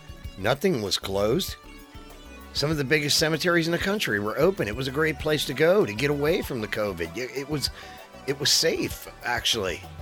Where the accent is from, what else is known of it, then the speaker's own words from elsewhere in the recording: Cincinnati, Ohio, United States; Again, we're from Cincinnati, Ohio, the home of the Cincinnati Bengals.